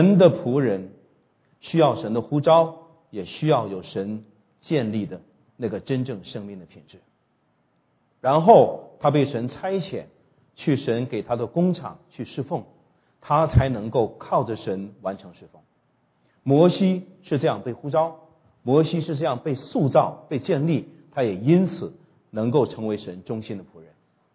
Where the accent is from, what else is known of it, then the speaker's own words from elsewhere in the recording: Jiamusi, Heilongjiang, China; 我是55岁了哈，基督徒不怕露年纪的哈，55岁，我生在黑龙江佳木斯，我小的时候我可是吃大饼子长大的啊